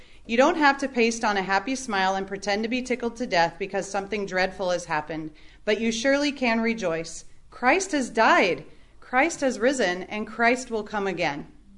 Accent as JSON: {"language": "English", "region": "California", "country": "United States", "tie": "born or raised there", "said": "growing up in California, where, you know, you feel like California's going to one earthquake short of falling into the sea"}